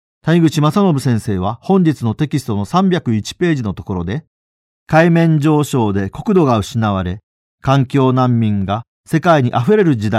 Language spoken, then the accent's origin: Japanese; Nagasaki, Japan; moved away as an adult; also born or lived in Tokyo; now in Okinawa, Japan; 私は九州長崎の出身でありまして、18歳で上京、東京に10年ほどおりました。その後20数年、長崎と佐世保のほぼ中間にある清肥町というところに住み、一昨年から沖縄に移り住んでおります。